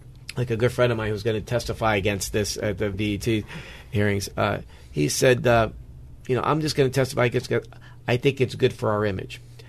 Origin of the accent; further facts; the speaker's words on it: Greenwich, Connecticut, United States; So when we grew up in Greenwich, right, when Mickey and I grew up here, most of the cops lived here.